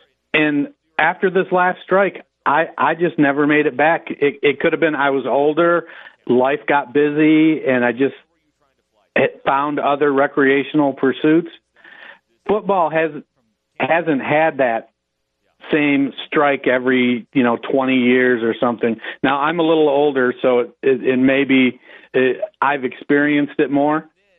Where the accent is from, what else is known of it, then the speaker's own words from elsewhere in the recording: Michigan, United States; now in Ohio, United States; So I grew up I grew up in Michigan. I'm a Detroit Lions, Detroit Tigers fan. I adopted the Browns when I moved to Ohio, so I know losing.